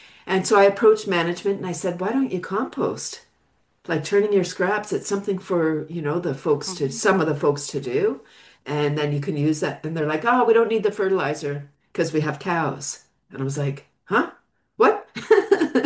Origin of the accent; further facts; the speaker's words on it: Toronto, Ontario, Canada; Yeah, so I'm located in Ontario, Canada, just north of Toronto, and I'm from Toronto.